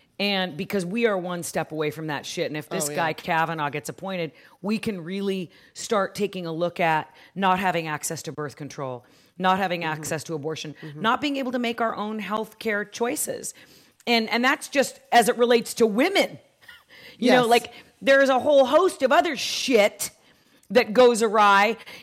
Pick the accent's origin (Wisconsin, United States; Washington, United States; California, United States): California, United States; Oakland; One thing that I will point out is I'm from Oakland, okay? I'm used to urban environments.